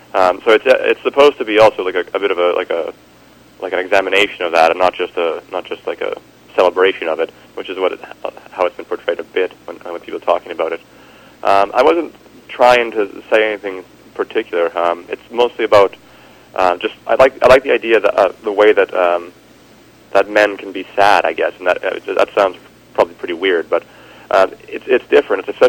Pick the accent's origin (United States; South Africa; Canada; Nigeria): Canada; Invermere, British Columbia; also born or lived in Cranbrook / Fort Nelson; and then I spent 4 years in Fort Nelson, way in the far north, because my dad got transferred there, and then he got transferred back to Invermere, and that's where I spent the majority of my childhood.